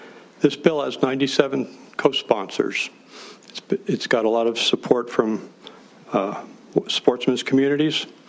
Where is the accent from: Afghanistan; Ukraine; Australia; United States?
United States; Thompson Falls, Montana; I'm from Thompson Falls, Montana, in Sanders County, very northwestern Montana